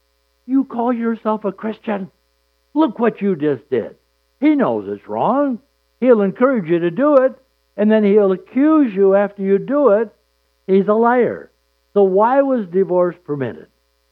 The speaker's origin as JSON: {"language": "English", "town": "Saginaw", "region": "Michigan", "country": "United States", "tie": "born or raised there", "said": "The church I grew up in Saginaw was that way."}